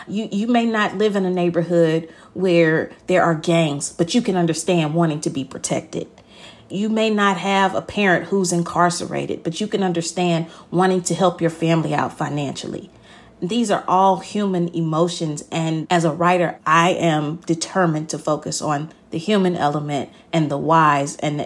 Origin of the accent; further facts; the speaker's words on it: the South, United States; maybe feel a little more Southern at times too, because I'm a Southerner.